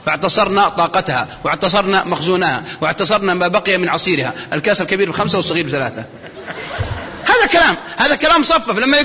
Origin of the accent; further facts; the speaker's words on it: Saudi Arabia; تسألهم عندنا في السعودية